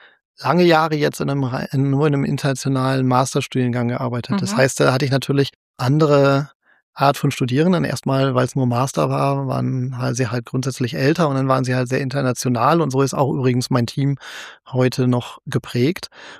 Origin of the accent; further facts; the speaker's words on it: North Rhine-Westphalia, Germany; Als Ostwestfale sollte man ja denken, ich kenne Paderborn sehr gut.